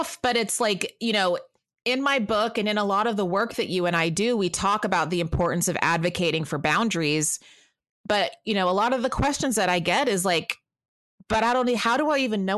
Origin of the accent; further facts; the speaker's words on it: Texas, United States; We are such a, you know, Christian nation where, like, growing up in Texas, everything's closed on Christmas Day.